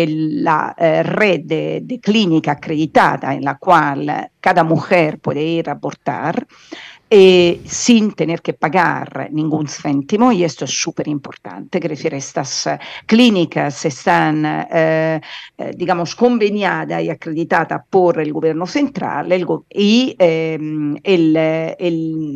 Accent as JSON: {"language": "Spanish", "country": "Italy", "second_language": "Spanish", "moved": "yes", "lives_now": "Spain", "said": "Yo soy italiana y vivo en España."}